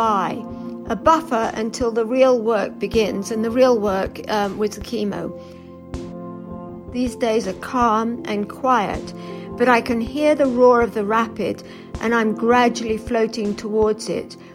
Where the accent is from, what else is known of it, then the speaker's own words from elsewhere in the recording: England, United Kingdom; now in Ogden, United States; I come from England, but I live in Ogden, Utah, in the U.S.